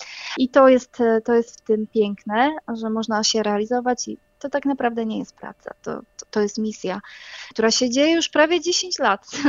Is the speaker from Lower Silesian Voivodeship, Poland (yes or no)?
yes; Lower Silesian Voivodeship, Poland; Wychowywała się na ziemiach odzyskanych, bo wychowałam się w małej wsi w województwie dolnośląskim